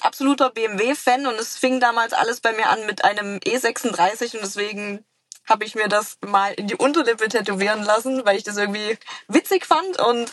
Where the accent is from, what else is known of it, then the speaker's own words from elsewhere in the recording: East Germany, Germany; accent: East German dialect; gerade mit meinem ostdeutschen Dialekt, ich habe gar keinen Elan, da Videos zu drehen.